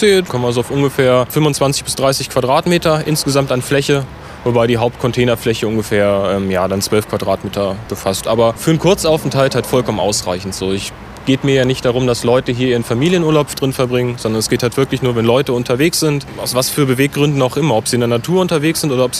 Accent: Harz, Germany; born there; now in Hanover, Germany; Ich bin 30 Jahre alt. Ich komme gebürtig aus dem Harz und wohne jetzt seit ungefähr 7 Jahren hier in Hannover.

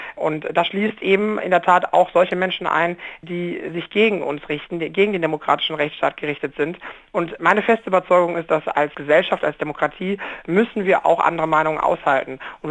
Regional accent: Bonn, North Rhine-Westphalia, Germany; Der Oberbürgermeister meiner Heimatstadt Bonn hat mir gratuliert.

